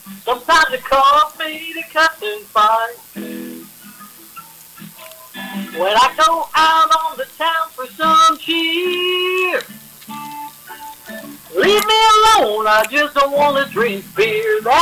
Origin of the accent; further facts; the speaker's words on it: Steubenville, Ohio, United States; I was from Steubenville, Ohio area, and … was from there.